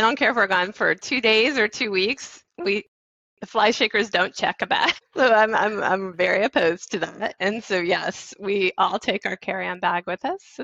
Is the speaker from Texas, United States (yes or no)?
no; Kentucky, United States; I grew up outside of Louisville, Kentucky, on